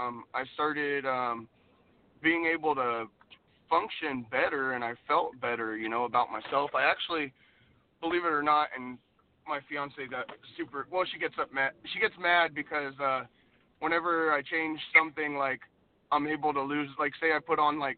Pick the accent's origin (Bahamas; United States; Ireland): Ireland; I'm Irish. I like my meat and potatoes, you know.